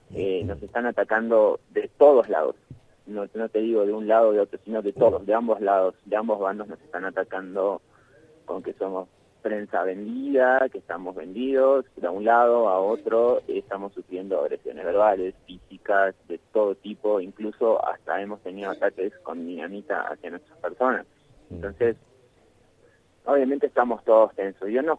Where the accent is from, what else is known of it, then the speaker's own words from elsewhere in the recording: Argentina; now in Bolivia; soy argentino, pero vivo en Bolivia